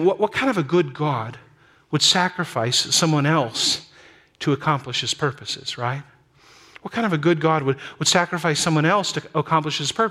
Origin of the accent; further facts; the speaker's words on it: North Dakota, United States; I'm not from South Dakota. I'm from North Dakota.